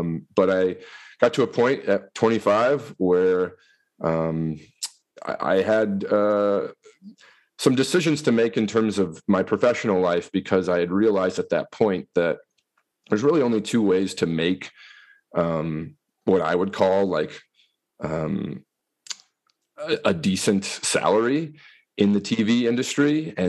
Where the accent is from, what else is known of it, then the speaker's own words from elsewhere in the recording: Missouri, United States; moved away as an adult; now in Wisconsin, United States; I grew up in Missouri, in the northeast corner, in a rural area